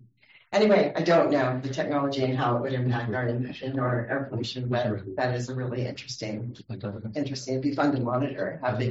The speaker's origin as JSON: {"language": "English", "town": "Coachella Valley", "region": "California", "country": "United States", "tie": "born or raised there", "said": "and I'm born and raised in Coachella Valley, and you're right, there is an allergy component."}